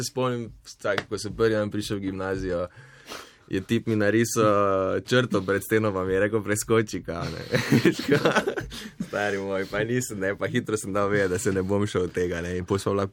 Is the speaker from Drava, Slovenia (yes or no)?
yes; Maribor, Drava, Slovenia; zelo sem vesel in ponosen na to, da sem odraščal v Mariboru